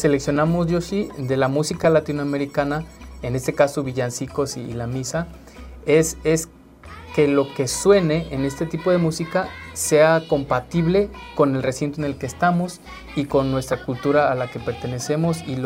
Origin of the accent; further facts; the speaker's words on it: Guanajuato, Mexico; yo nací en un pueblo en Guanajuato, sembrando el maíz en tierra de barro y agarrando la yunta